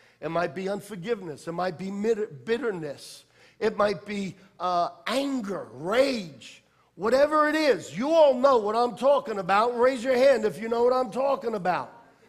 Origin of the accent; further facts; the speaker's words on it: New York, United States; now in Florida, United States; I'm a New Yorker. I wear my passion on my sleeve.